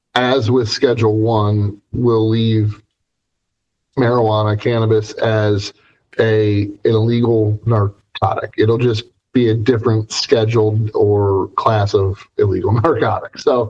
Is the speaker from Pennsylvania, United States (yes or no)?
yes; Pennsylvania, United States; I'm a native Pennsylvanian. I'm from Western PA.